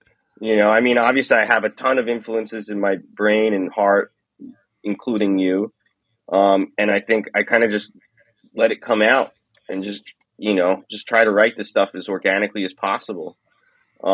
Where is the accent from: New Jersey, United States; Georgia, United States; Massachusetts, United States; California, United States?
New Jersey, United States; also born or lived in Brooklyn, New York; now in Beijing, China; I was born in Brooklyn, New York, but basically lived there until I was four. I grew up in New Jersey, North Jersey, New York City area, and I'm currently living in Beijing, China. Been in China now for 12 years.